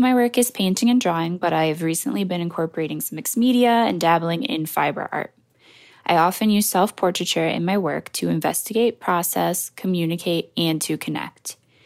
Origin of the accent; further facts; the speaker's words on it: Cedarburg, Wisconsin, United States; from Cedarburg, Wisconsin